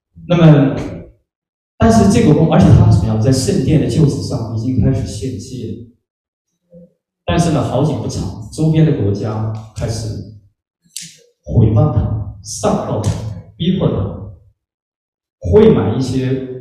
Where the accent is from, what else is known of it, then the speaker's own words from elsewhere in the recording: China; 尤其我们中国人这么勤快，怎么能闲得住呢？